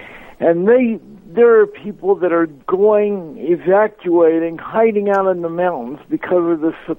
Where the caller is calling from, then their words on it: Colorado Springs, Colorado, United States; Hi, Richard. … here in Colorado Springs.